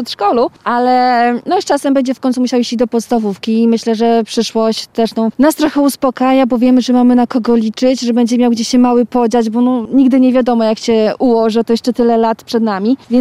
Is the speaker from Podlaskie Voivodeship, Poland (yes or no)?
no; Masovian Voivodeship, Poland; w naszych rodzinnych miejscowościach, gdzie mieszkaliśmy wcześniej z mężem, bo jestem z Podmińska Mazowieckiego, a mąż Podsiedlec